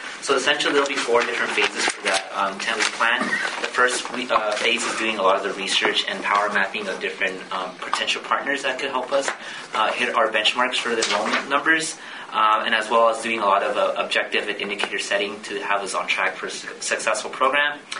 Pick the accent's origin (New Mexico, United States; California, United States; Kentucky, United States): California, United States; So I'm very happy to be back in the Coachella Valley, in my hometown